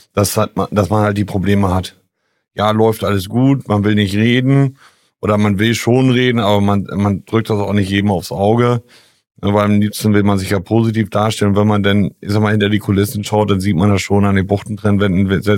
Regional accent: Northern Germany, Germany; als Norddeutscher

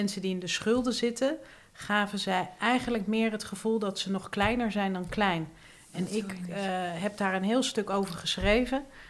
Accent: Rotterdam, South Holland, Netherlands; born there; In het geweldige Rotterdam, waar ik geboren ben.

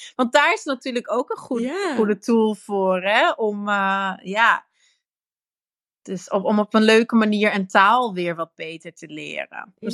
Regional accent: Netherlands; accent: Dutch; now in Antwerp, Belgium; Maar ik woon dus al langer in Antwerpen dan dat ik in Nederland heb gewoond. Dus ik heb ook heel veel Vlaamse uitspraken. En mijn Nederlandse vriendinnen die zeggen dus ook, je klinkt als een Belg. Omdat ik, ja, mijn intonatie is ook veranderd.

